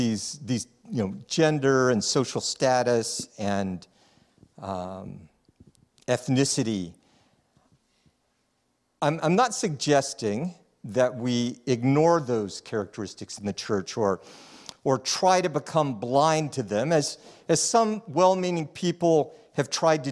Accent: Texas, United States; born there; And so, you know, I was born in Texas.

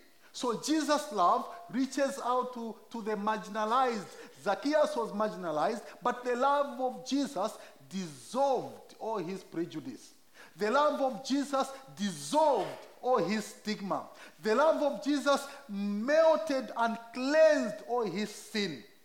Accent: Zambia; English is a second language; Zambia has 73 different languages, English being the local language, but I was able to speak in my mother tongue and preach the gospel there.

